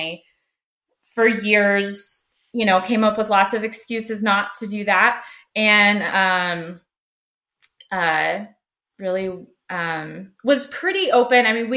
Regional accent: Colorado, United States; I was born and raised in Colorado, outside of Denver, and grew up in a Christian home.

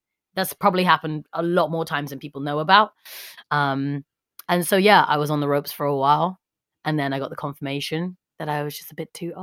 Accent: Hackney, London, United Kingdom; I'm from Hackney.

